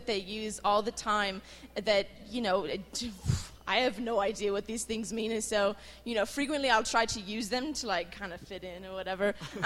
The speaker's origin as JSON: {"language": "English", "country": "Ireland", "said": "Somehow, being Irish, I attract ex-Mormons because they all want me to teach them how to drink."}